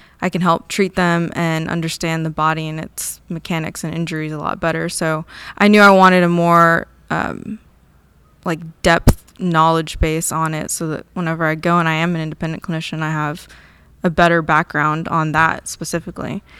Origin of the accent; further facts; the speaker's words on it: Houston, Texas, United States; also born or lived in Wyoming; I was pretty much raised in Houston, but I was born in another state, Wyoming.